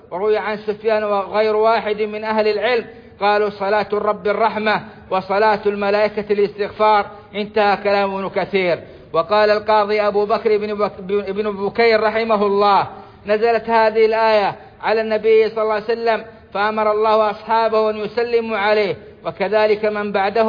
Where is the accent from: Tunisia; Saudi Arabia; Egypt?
Saudi Arabia; اللهم أدم على بلادنا السعودية أمنها وإيمانها وقيادتها والخيرات التي فيها